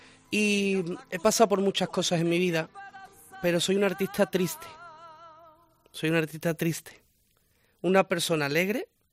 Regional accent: Marchena, Andalusia, Spain; Soy un enamorado de mi ciudad, soy un enamorado de mi tierra. Soy un enamorado de mi pueblo, de Marchena, de nuestras cosas, de nuestras costumbres.

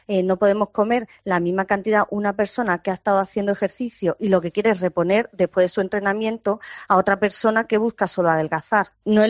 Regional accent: Andalusia, Spain; yo soy andaluza

